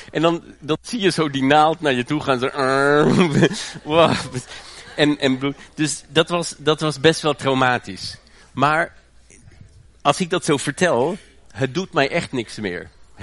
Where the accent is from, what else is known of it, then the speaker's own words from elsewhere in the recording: Germany; now in Netherlands; Ik ben opgegroeid in Duitsland.